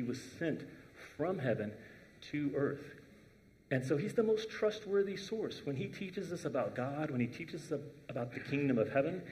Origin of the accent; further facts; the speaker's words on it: the South, United States; I grew up in the South.